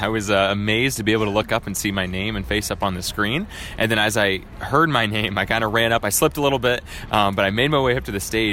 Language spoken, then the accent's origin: English; Springfield, Ohio, United States; I'm from Springfield, Ohio. I'm a Buckeye.